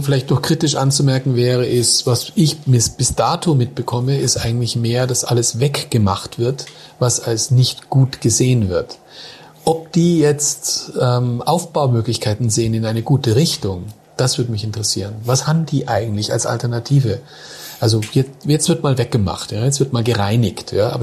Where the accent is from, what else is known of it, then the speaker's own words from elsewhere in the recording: Switzerland; Als Schweizer